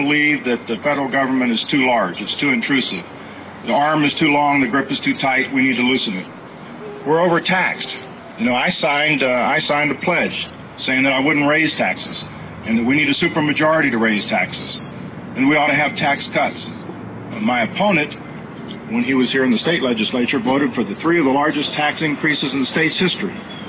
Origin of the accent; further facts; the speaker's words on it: Texas, United States; also born or lived in Pennsylvania; now in Minnesota, United States; about being born in Pennsylvania and growing up in Texas and spending my life in the Marine Corps and then retiring here to the beautiful state of Minnesota